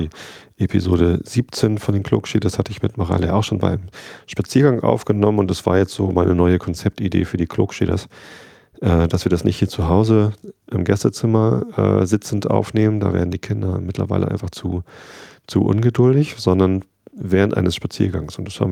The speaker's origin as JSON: {"language": "German", "town": "Wistedt", "region": "Lower Saxony", "country": "Germany", "tie": "born or raised there", "said": "durch Wisted durch, da wo ich aufgewachsen bin"}